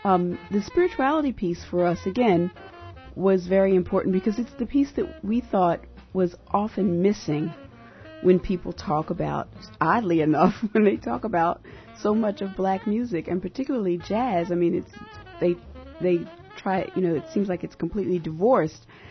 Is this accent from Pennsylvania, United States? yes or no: yes; Philadelphia, Pennsylvania, United States; I grew up in Philadelphia, where … just reigns, supreme.